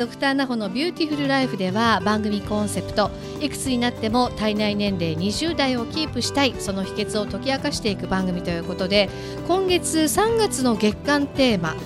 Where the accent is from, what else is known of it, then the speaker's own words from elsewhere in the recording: Amami, Kagoshima, Japan; もう南国奄美大島、もうとっても海の綺麗なところの出身ですが